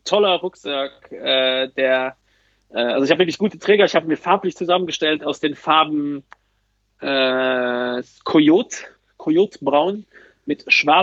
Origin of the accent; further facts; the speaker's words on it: Luxembourg; Bei uns in Luxemburg heißt das Lastik.